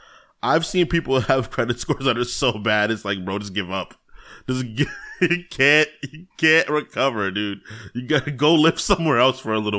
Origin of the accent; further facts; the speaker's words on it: New York City, New York, United States; But when I was, growing up in New York City, growing up in New York City, people always get loud, you know?